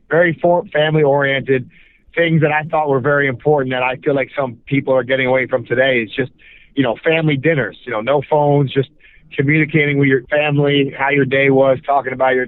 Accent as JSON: {"language": "English", "town": "Boca Raton", "region": "Florida", "country": "United States", "tie": "born or raised there", "said": "Yes, sir. I grew up in Boca."}